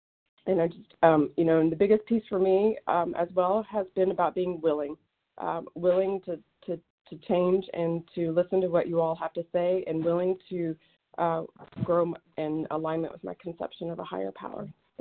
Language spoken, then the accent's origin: English; the South, United States; that's exactly what I needed to undo the past of growing up in the Southern Bible Belt.